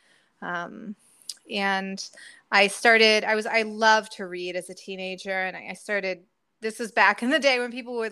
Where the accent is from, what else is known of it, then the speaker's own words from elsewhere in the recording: Indiana, United States; I grew up in Indiana in a very conventional family, conventional American family, you know, a Christian family.